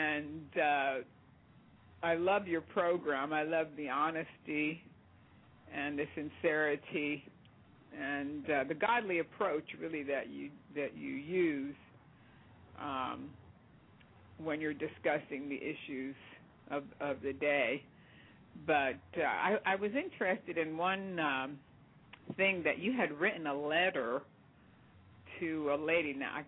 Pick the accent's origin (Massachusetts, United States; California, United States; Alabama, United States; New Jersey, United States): New Jersey, United States; I was born in New Jersey, so at the time, now I'm 64, so at the time I was born and raised